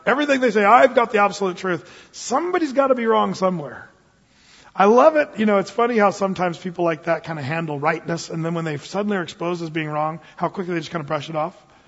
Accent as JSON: {"language": "English", "country": "United States", "said": "It's easy to be, as an American, kind of callous toward people that are hurting."}